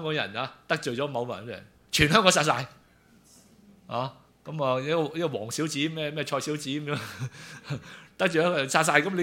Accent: Chaozhou, Guangdong, China; 因為我係潮州人嘅

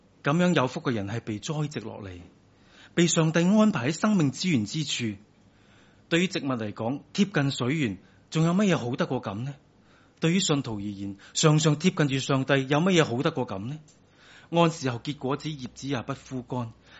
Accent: Hong Kong; 我哋香港人好中意讲得着嘛。喺日本唔系讲呢句嘅。

